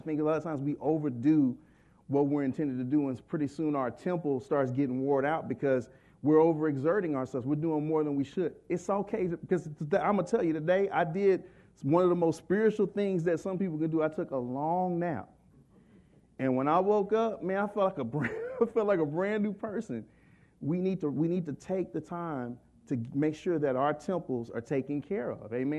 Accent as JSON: {"language": "English", "town": "Texas City", "region": "Texas", "country": "United States", "tie": "born or raised there", "said": "You know, I'm from Texas City, Texas, originally. I went to Lamarck High School, which is Lamarck and Texas City."}